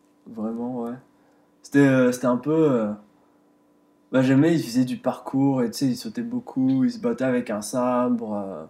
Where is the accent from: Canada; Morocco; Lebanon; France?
France; moved away; j'ai grandi en France au final, donc j'ai les mêmes. Je pense que là, il y a eu un petit décalage depuis que je suis ici, ça va faire 10 ans